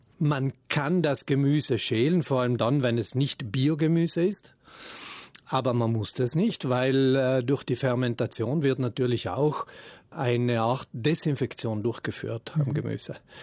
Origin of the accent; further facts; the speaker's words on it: South Tyrol, Italy; Bei uns in Südtirol wäre das jetzt natürlich die Kartoffel.